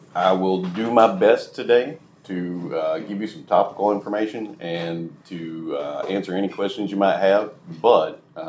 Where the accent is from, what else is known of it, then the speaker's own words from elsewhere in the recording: Kentucky, United States; I grew up in Marshall County, grew up actually on Kentucky Lake